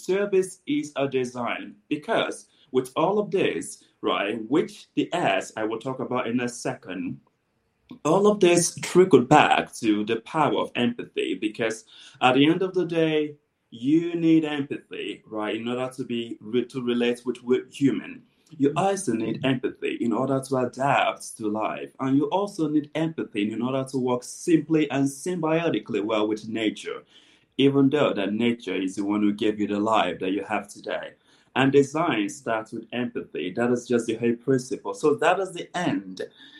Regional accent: Lagos, Nigeria; born there; My mom was born in Lagos, Nigeria. I was born in Lagos, Nigeria as well, but our family ancestry is from Delta State, Nigeria, which is on the southern part.

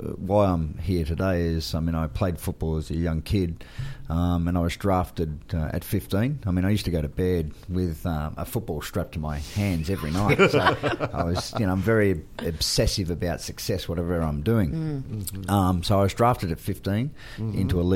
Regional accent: Melbourne, Victoria, Australia; born there; I was born in Melbourne, in Victoria.

